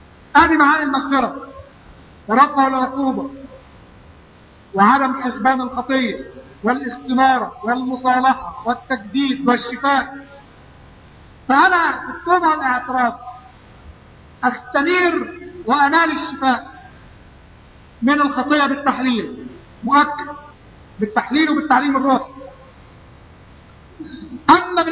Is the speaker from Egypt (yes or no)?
yes; Upper Egypt, Egypt; وعندنا في الصعيد، انا بتكلم على الصعيد حاليا، ما اعرفش طبعا البحر ما عشتش فيه.